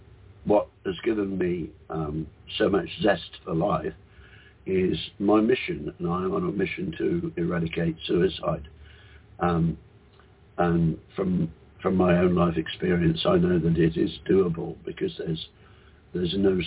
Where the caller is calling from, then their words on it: Whitsunday Islands, Queensland, Australia; The Whitsunday Islands in Australia. So if you look at the map of Australia, I'm at about 2 o'clock on